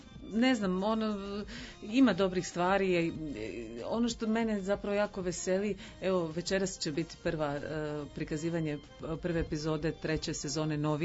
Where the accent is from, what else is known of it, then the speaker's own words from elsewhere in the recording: Sarajevo, Federation of Bosnia and Herzegovina, Bosnia & Herzegovina; kako sam ja rodom iz Sarajeva. Zapravo je Beograd ono jako sličan Sarajevu.